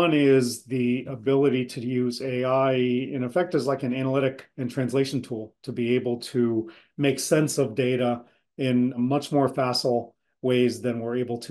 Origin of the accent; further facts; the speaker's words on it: Massachusetts, United States; And big efforts started in Massachusetts, my home state